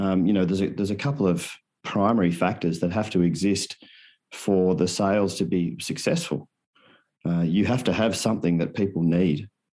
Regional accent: Australia; especially cultures that were very different to the one I grew up in Australia.

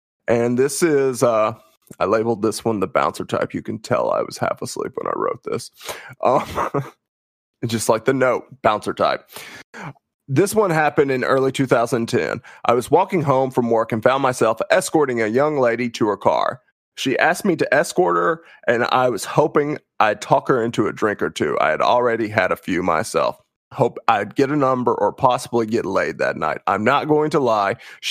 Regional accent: the South, United States; And I say this as a Southerner.

